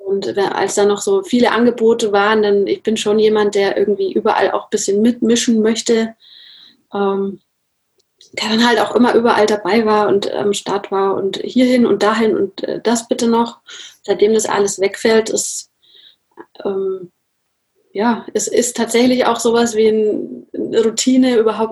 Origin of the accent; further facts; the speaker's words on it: Nuremberg, Bavaria, Germany; ich komme aus Nürnberg.